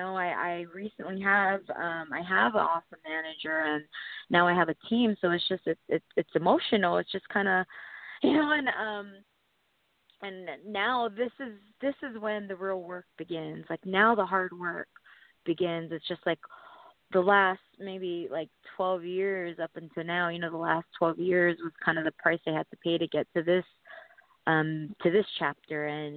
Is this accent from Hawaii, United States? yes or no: yes; Hawaii, United States; I thought it was funny because I'm from Hawaii.